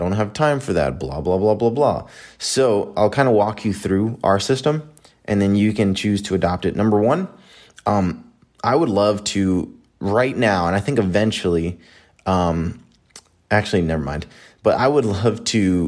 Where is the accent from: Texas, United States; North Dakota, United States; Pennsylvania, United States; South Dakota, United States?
Pennsylvania, United States; Allentown; So back where I grew up in Allentown, Pennsylvania, super like dirt poor neighborhood, everybody's pretty much in poverty.